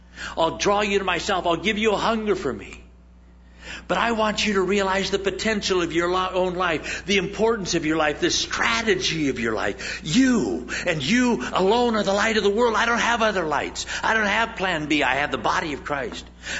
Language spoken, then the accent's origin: English; Scotland, United Kingdom; or it's just because I'm a Scotsman or something.